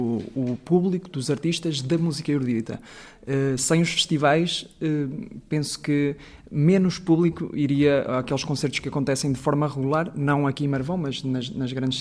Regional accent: Santa Comba Dão, Viseu, Portugal; eu também venho do interior do país, eu sou natural de Santa Combadão

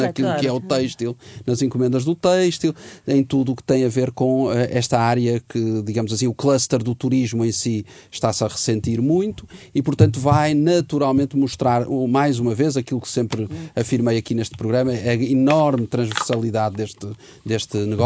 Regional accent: Portugal; E nós, enquanto portugueses, enquanto povo

